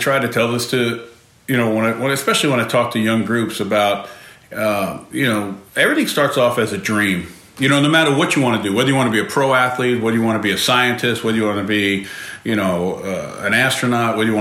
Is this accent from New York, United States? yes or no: yes; Bronx, New York, United States; So growing up in the Bronx, I would say that it's baseball was more of a bigger part because obviously, you know, the Yankees are from the Bronx and everybody, you know, talked about baseball.